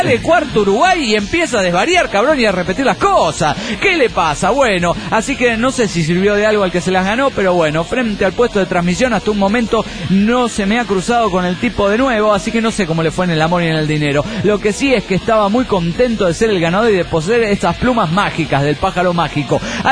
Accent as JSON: {"language": "Spanish", "town": "Guadalajara", "region": "Jalisco", "country": "Mexico", "said": "de Guadalajara, Jalisco, México."}